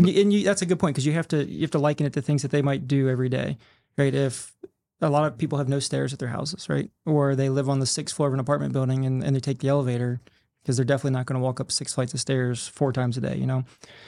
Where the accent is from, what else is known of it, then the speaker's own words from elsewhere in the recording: Kentucky, United States; And I'm from Kentucky. I like to keep things simple.